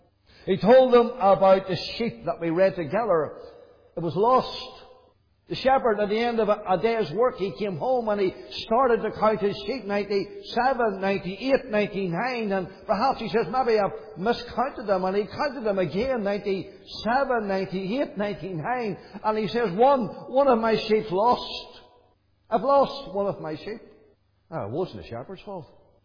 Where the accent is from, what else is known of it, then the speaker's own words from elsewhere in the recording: Glenann, Northern Ireland, United Kingdom; background I would have had as a young lad growing up was there was a CEF meeting came to Corky's Corner. I'm from Glenann, near Marky Till.